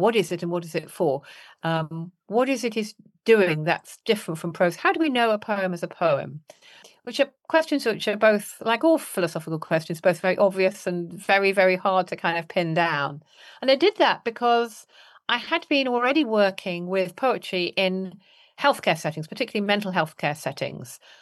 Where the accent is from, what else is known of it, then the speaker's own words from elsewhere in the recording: Wales, United Kingdom; I'm a Brit. And within that, I'm partly English, but partly Welsh, because I grew up mainly in Wales, which, like many countries, sees itself as the land of song.